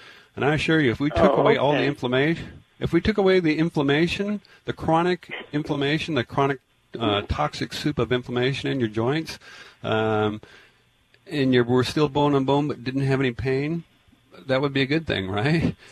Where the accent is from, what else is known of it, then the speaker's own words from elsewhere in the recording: Tacoma, Washington, United States; You know, I grew up in Tacoma. That's why I always want to just, you know, I still have friends there and family